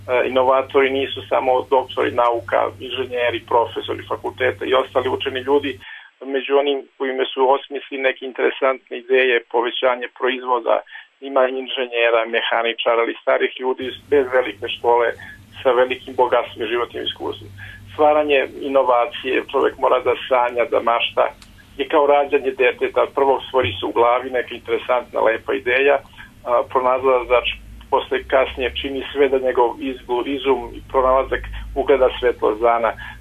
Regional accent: Sjenica, Zlatibor District, Serbia; also born or lived in Belgrade; now in Čačak, Serbia; Znači, bio sam u Beogradu 10-15 godina, onda sam došao u Čačak ovde, zato što sam rodom iz Sjenice, i tu sam živim sa porodicom već formiranu, ženu i dvoje dece.

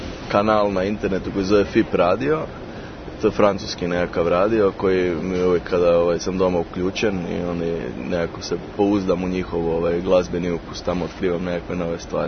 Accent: Rijeka, Primorje-Gorski Kotar County, Croatia; moved away as an adult; now in Zagreb, Croatia; ja sam iz Rijeke, a živim u Zagrebu od 2001. kad sam došao tamo na studij filozofije, ali je ono, Rijeku zapravo doživljavam kao svoj grad.

